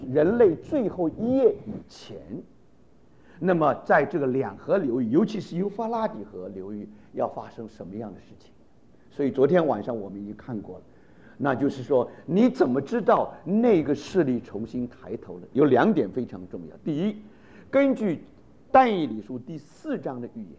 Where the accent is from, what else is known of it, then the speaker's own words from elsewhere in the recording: China; 我们中国人有一句话，就是山雨欲来风满楼